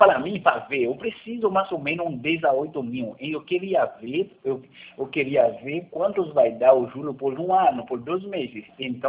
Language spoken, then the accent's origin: Portuguese; Haiti; Portuguese is a second language; now in Brazil; Não, eu não sou nem angolano no Brasil. Sou haitiano, entendeu?